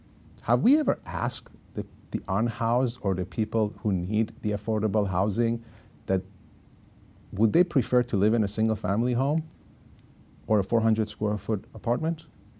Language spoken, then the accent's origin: English; Iran; English is a second language; moved away; also born or lived in United States / Turkey / Germany / United Arab Emirates; I'm a first-generation immigrant to this country. Now, I was lucky enough to be born in America. But I grew up in Iran. I left my motherland